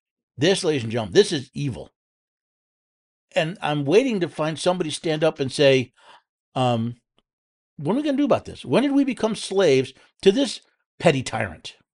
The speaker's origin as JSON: {"language": "English", "region": "New York", "country": "United States", "tie": "born or raised there", "moved": "yes", "said": "Because I am a refugee from New York State. I was born and raised there."}